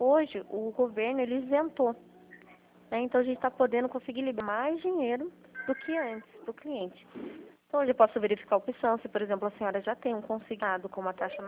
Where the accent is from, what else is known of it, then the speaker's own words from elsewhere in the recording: São Paulo, Brazil; Eu sou daqui do estado de São Paulo.